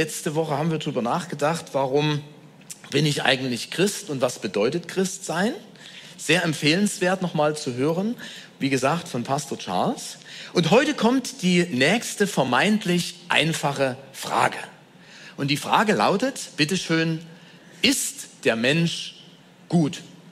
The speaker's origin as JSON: {"language": "German", "country": "Germany", "tie": "born or raised there", "said": "Ich bin in der DDR aufgewachsen"}